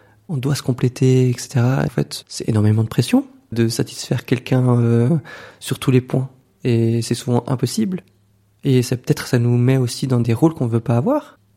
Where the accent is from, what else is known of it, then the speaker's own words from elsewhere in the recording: Valais, Switzerland; j'ai 31 ans maintenant. J'ai grandi dans le Chablais valaisan. J'ai grandi dans une famille d'immigrés de l'ouest de l'Europe, donc Portugal et Espagne. Donc avec vraiment des valeurs très chrétiennes.